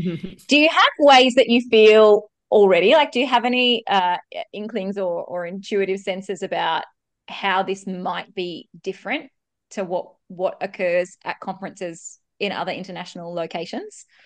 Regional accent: Australia; This is still pretty weird as an Australian, right?

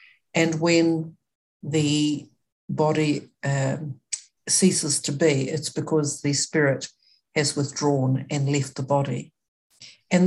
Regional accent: Auckland, New Zealand; also born or lived in East Coast; I hail from Ngaitai and Ngāti Porou, Ngaitai in South Auckland, New Zealand, and also on the East Coast. And I'm also, I think, fifth generation Irish, so this is my fair complexion.

